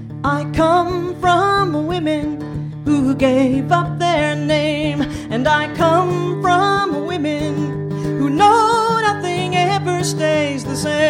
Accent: Oklahoma, United States; I was born and raised in Oklahoma. Spent the summers with my grandmother. And we slept with the windows open because she had no air conditioning.

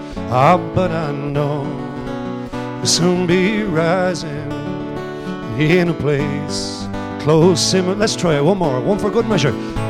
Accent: Ireland; Being Irish, though, I have to find something depressing about it.

